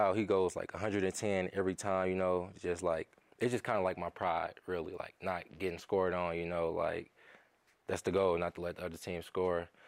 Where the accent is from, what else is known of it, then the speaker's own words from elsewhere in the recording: St. Louis, Missouri, United States; I grew up in St. Louis, Missouri. I've been playing basketball since I was about 3-4 years old.